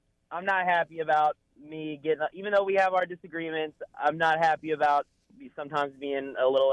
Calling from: Maryland, United States; I'm calling from Maryland.

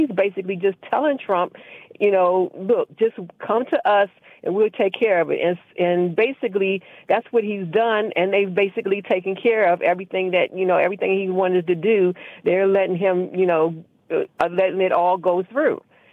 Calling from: Baltimore, Maryland, United States; from Baltimore.

